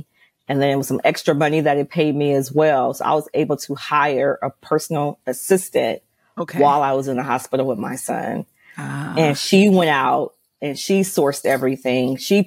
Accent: Los Angeles, California, United States; Like for me, I'm from Los Angeles.

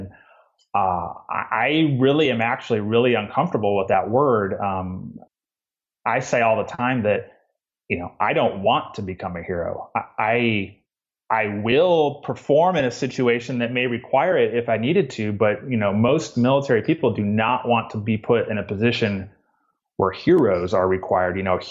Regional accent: Midwest, United States; now in Georgia, United States; I mean, I'm down in Georgia now. I grew up in the Midwest in a small town, and Georgia has kind of been this culture shock for a lot of reasons.

